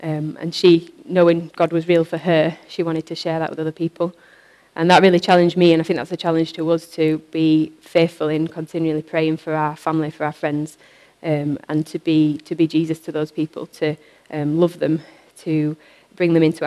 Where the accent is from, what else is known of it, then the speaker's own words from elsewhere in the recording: Yorkshire and the Humber, United Kingdom; accent: Yorkshire; moved away as an adult; also born or lived in Preston / Shrewsbury; As you can probably tell, I'm not from Blackpool. My accent is a little bit that way in Yorkshire. And I've lived kind of across the country, really, since I was 18. I moved to Preston. And then after living in Preston, I moved to Shrewsbury